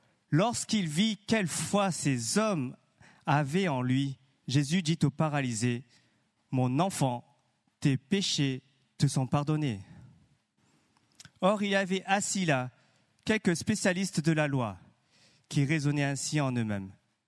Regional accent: Marseille, Provence-Alpes-Côte d'Azur, France; Comme je viens de Marseille

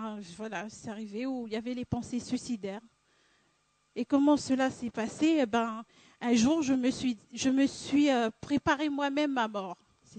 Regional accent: New Caledonia; je viens de la Nouvelle-Calédonie.

